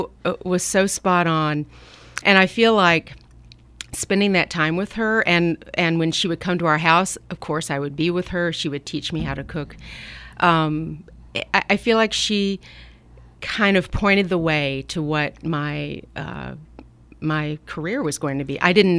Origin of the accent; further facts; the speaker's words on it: Atlanta, Georgia, United States; now in California, United States; I grew up in Atlanta, Georgia.